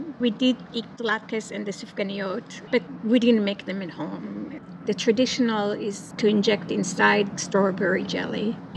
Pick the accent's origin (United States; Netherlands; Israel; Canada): Israel; I'm from Israel